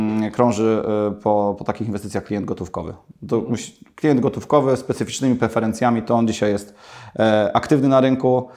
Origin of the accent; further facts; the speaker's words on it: Poznań, Greater Poland Voivodeship, Poland; tak się złożyło, że analizujemy rynek warszawski, że jestem z Poznania.